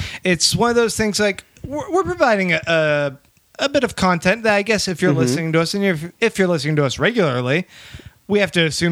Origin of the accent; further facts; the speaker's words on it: Austin, Texas, United States; we are three guys from Austin, Texas, which is very liberal